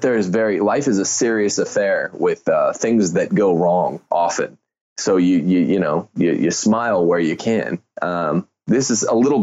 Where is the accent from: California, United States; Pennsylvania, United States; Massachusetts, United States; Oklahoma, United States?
California, United States; now in Texas; when I grew up in California before I moved to Texas that rejected Halloween.